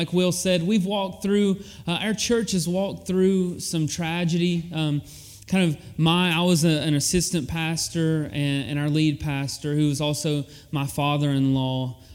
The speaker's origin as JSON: {"language": "English", "region": "Virginia", "country": "United States", "said": "I'm from Southwestern Virginia, but I say I'm from Southwest Virginia."}